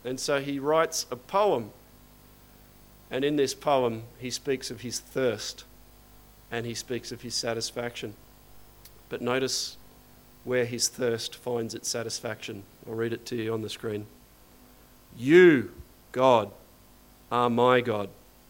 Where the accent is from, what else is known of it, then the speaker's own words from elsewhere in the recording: Terry Hills, New South Wales, Australia; I'm a typical middle-aged bloke who grew up on the northern beaches of Sydney. I grew up in Terry Hills, went to Manly High School, and actually went to the Sydney Japanese School for primary school, so definitely local.